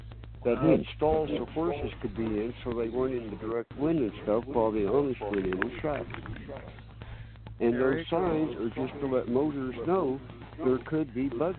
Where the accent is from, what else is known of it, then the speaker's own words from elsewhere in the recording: Indiana, United States; Well, I'm from Southern Indiana, and I come to Florida to learn about these groups that were in Southern Indiana I never knew of.